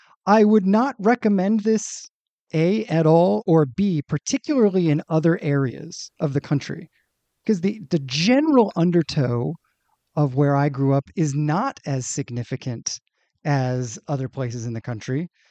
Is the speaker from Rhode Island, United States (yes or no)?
yes; Rhode Island, United States; I grew up in Rhode Island.